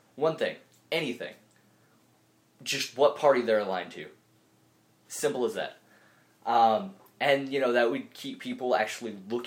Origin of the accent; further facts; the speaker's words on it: Washington, United States; Or my home state of Washington, one of those states that legalized it, so good for them.